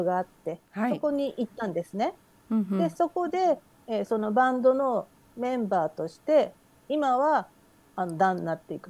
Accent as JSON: {"language": "Japanese", "region": "Tokyo", "country": "Japan", "said": "私もともと東京出身なんですけども、東京からそのチャールトンっていうメインストリートに郵便局と銀行とスーパーとパブでおしまいみたいな、すごい小さなところだったんですね。"}